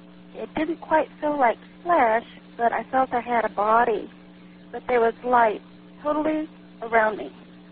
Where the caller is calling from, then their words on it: Tacoma, Washington, United States; from Tacoma.